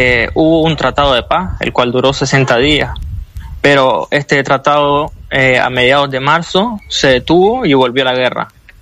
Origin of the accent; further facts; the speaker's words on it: Nicaragua; now in Palestine; yo soy un palestino nicaragüense que vino aquí en el 2021 porque mi familia estaba aquí.